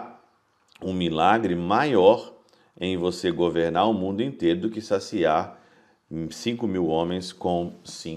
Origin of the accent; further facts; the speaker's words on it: Brazil; Por que que no Brasil, por exemplo, que é a minha terra, por que que tem tantas pessoas passando fome?